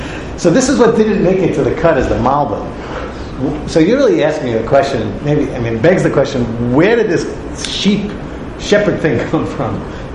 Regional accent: Bronx, New York, United States; I'm originally from the Bronx, and there weren't that many sheep around in the Parkway when I grew up.

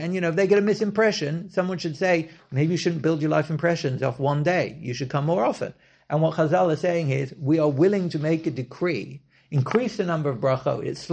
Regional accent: England, United Kingdom; I at least growing up in England

